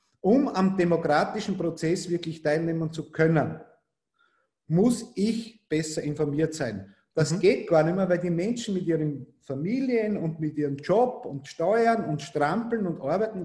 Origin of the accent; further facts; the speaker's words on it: Austria; als Österreicher